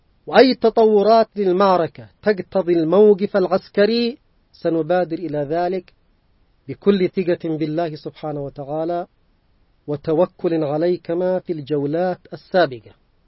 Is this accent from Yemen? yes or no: yes; Yemen; نحن كشعب يمني مسلم